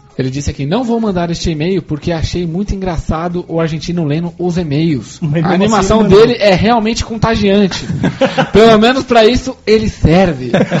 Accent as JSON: {"language": "Portuguese", "town": "Apucarana", "region": "Paraná", "country": "Brazil", "said": "Tenho 27 anos e sou de Apucarana"}